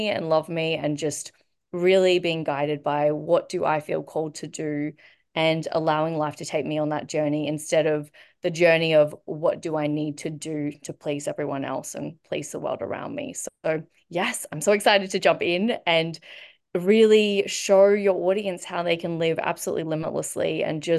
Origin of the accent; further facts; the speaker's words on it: Brisbane, Queensland, Australia; born there; but I was born in Brisbane, Australia.